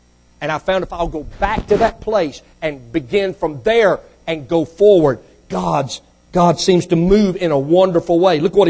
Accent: Mississippi, United States; born there; Now, folks, I'm not real smart. I was born in Mississippi.

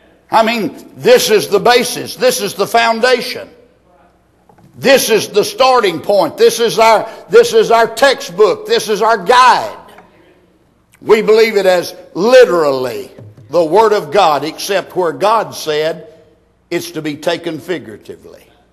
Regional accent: United States; As an independent Baptist and as an American who is proud that, I'm proud of that document known as the Declaration of Independence.

